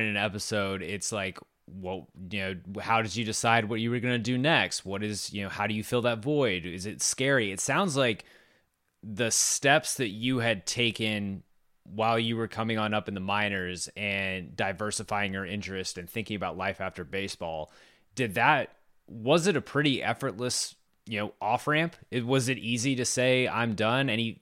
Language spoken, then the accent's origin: English; Boerne, Texas, United States; if you're ever in Fort Worth or my hometown of Bernie, Texas